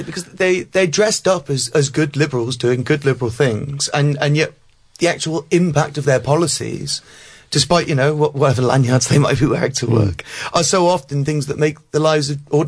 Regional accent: Cardiff, Wales, United Kingdom; I mean, I'm from Cardiff and we're kind of that much further down the road

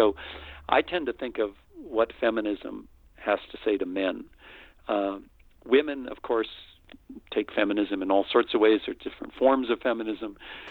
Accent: United States; you know, I'm white, I'm male, I'm American, I'm, you know, educated

